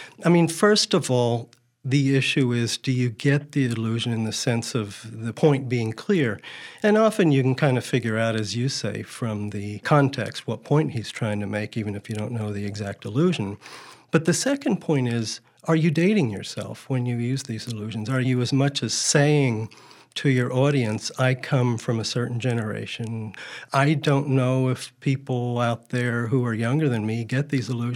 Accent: Puerto Rico; I grew up in Puerto Rico and we had no TV at that time in the 50s.

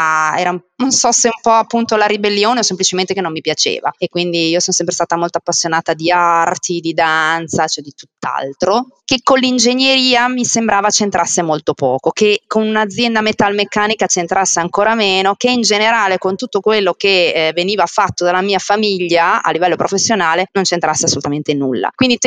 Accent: Modena, Emilia-Romagna, Italy; Io sono di Modena, sono nata in provincia di Reggio, però poi sono sempre nata e cresciuta a Modena, la mia famiglia è di Modena.

